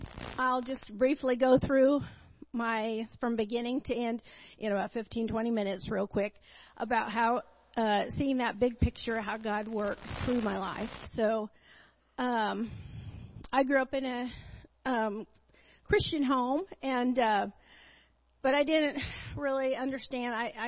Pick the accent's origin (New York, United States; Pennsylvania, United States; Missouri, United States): Missouri, United States; Raytown; They had an area, so I was raised in Raytown area, and so he lived two blocks from me